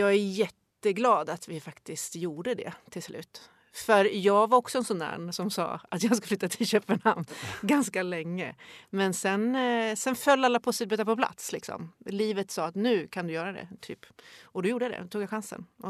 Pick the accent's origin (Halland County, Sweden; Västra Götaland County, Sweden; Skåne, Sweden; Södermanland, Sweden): Södermanland, Sweden; Katrineholm; born there; I Katrineholm.